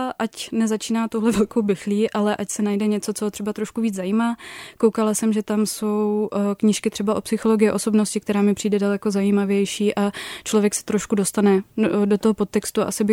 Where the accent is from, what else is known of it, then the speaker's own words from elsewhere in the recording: Prague, Czechia; protože jsem z Prahy a já jsem právě přemýšlela ještě o studiu v Německu.